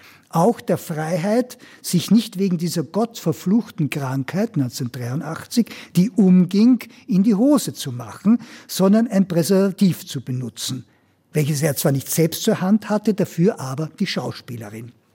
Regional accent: Austria; moved away; auch wenn ich jetzt schon lange weg bin aus Österreich

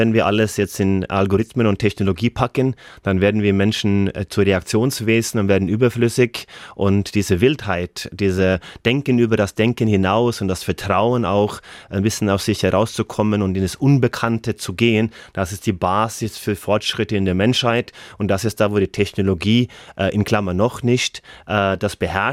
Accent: Norway; German is a second language; ich wurde natürlich von der akademischen Welt in Deutschland belächelt mit meinem Akzent und gesagt, ja gut, du hast den Norweger-Bonus.

